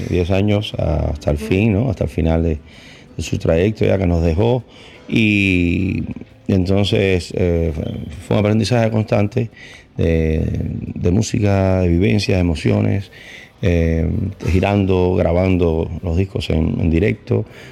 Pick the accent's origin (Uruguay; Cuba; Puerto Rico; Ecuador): Cuba; Entonces regresé a Cuba porque es mi tierra, o sea, es mi origen.